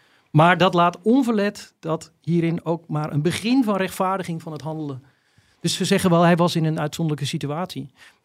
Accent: Volendam, North Holland, Netherlands; Omdat ik zelf ook uit Volendam kom.

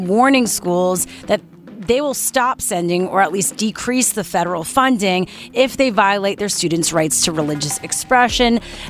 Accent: Canada; I also grew up in Canada. I grew up in Canada.

